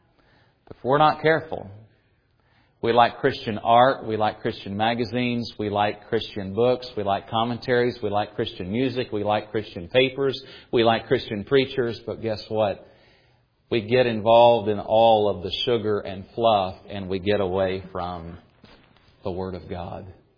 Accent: Tennessee, United States

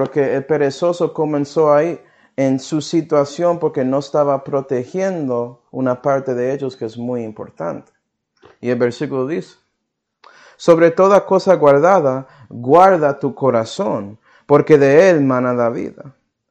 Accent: United States; born there; porque nací en América, un lugar que ya tenía el sistema de...

